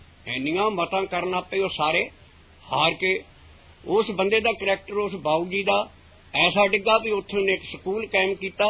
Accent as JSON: {"language": "Punjabi", "town": "Balarwal", "region": "Punjab", "country": "India", "tie": "born there", "said": "ਮੇਰਾ ਜਨਮ ਉਸ ਰਾਧਾ ਸਵਾਮੀ ਦੇ ਲਾਗੇ ਹੀ ਪਿੰਡ ਬਲੜਵਾਲ ਹੈ ਤੇ ਭੋਲਵਾਗੇ ਹੋਰ ਪਿੰਡ ਸਾਰੇ ਉਹਨਾਂ ਵੰਗਾਂ ਚ, ਮੇਰਾ ਜਨਮ ਉੱਥੇ ਦਾ ਹੈ।"}